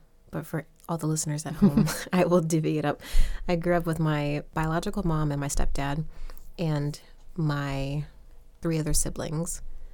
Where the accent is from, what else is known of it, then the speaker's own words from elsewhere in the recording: Hampton Roads, Virginia, United States; I grew up in Hampton Roads, and if you don't know where that is, I'll just say Virginia Beach. But it's not really near Virginia Beach.